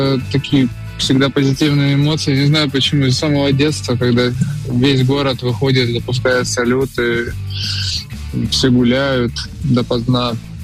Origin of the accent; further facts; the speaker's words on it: Belarus; я родом из Беларуси